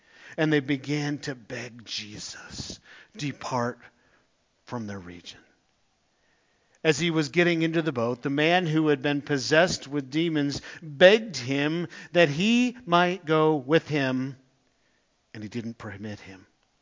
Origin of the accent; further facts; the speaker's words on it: Wisconsin, United States; I grew up in Wisconsin where we're pretty quiet and reserved